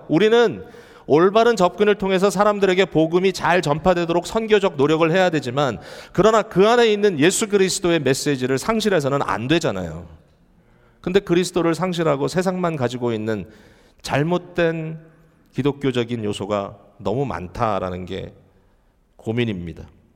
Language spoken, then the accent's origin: Korean; South Korea; now in United States; 저는 소수민족이죠. 제가 이민자 코리안 아메리칸으로서